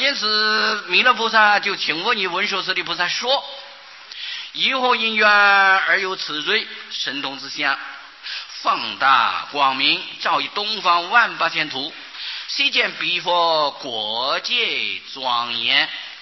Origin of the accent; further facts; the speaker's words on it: China; 这个鸠摩罗什他懂得我们中国人喜欢简略